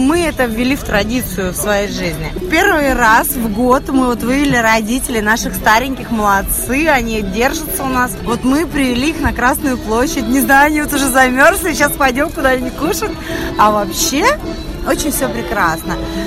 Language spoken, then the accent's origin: Russian; Moscow, Russia; Мы коренные москвичи.